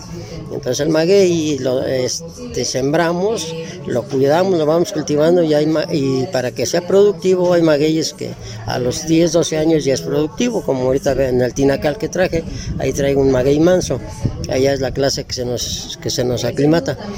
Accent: Epazoyucan, Hidalgo, Mexico; vengo del municipio de Pasoyucan, Hidalgo. Soy vecino aquí con ustedes de Veracruz Norte

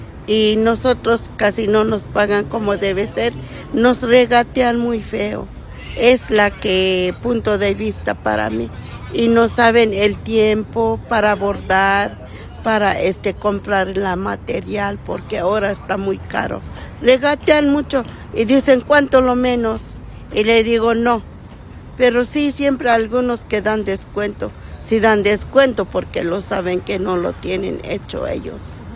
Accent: Chiapas, Mexico; yo vengo de Chiapas y yo laboro esta ropa.

